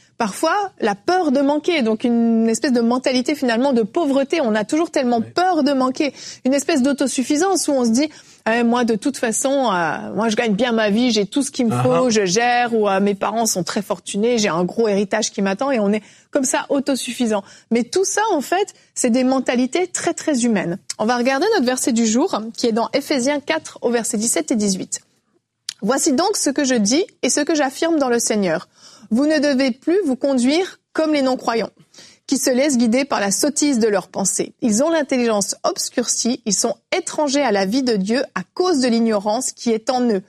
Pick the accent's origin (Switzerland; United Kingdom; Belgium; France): Switzerland; Moi, par exemple, je viens de Suisse.